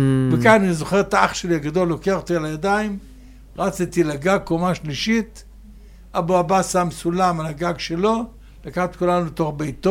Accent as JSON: {"language": "Hebrew", "town": "Baghdad", "region": "Baghdad Governorate", "country": "Iraq", "tie": "born there", "second_language": "Hebrew", "said": "זה אני שנולדתי בבגדד, רק אומרים ברדד, לא בגדד, ברדד, כנראה ב-1939."}